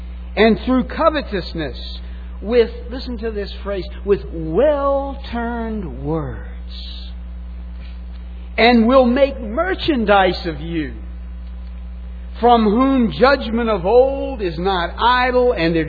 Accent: the South, United States; I'm from the South. You have to give me. We talk slow and not always so clear.

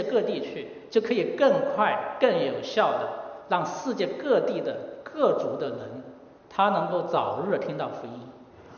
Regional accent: Fujian, China; 我的家乡，是在福建省。那我的外祖父这一家就是第一批啊接受福音得救的

